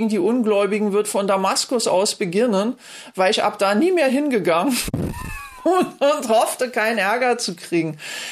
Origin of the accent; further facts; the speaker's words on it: Berlin, Germany; ich komme aus Ost-Berlin